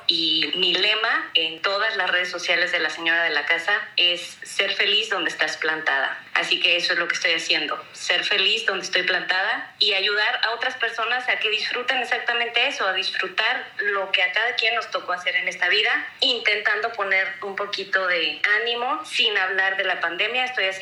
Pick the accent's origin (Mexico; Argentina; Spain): Mexico; now in Colombia; una señora que vive en Colombia. Soy mexicana, vivo en Colombia